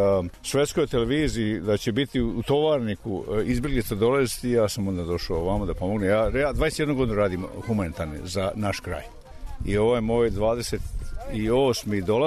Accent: Šid, Vojvodina, Serbia; born there; Ja rođen sam u Šidu i zato me najviše ovo darnulo

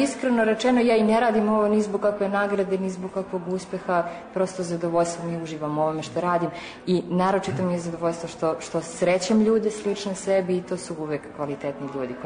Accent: Uroševac, Kosovo; moved away as an adult; now in Inđija, Serbia; Ja sam zapravo sa Kosova, iz Uroševca, ali kao što već svi znamo šta se desilo kada sam imala 18 godina, ne svojom voljom, otišla sam odande i sada se možda mogu smatrati Inđijčankom s obzirom da sam udata ovde i ovde živim već 11 godina.

